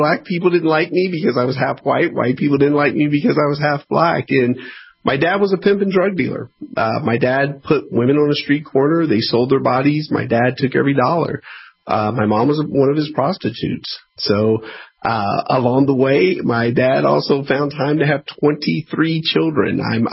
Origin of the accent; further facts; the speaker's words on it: United States; So I grew up in United States poverty, but poverty nonetheless.